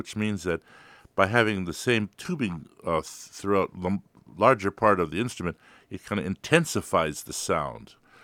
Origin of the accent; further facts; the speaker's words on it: United States; Well, I'm, of course, you might guess that I'm Finnish American, third generation, and I have made some trips over to Finland, starting quite early